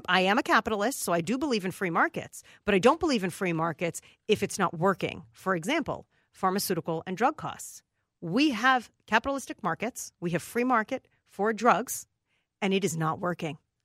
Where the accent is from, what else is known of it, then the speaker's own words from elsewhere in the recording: United States; But I know as an American traveling there, it always gave me a little extra confidence.